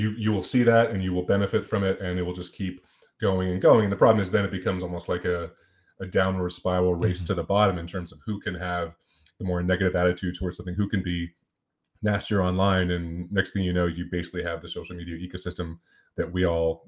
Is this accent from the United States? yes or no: yes; Philadelphia, Pennsylvania, United States; I'm from Philadelphia, and so I'm a big Philadelphia Eagles fan.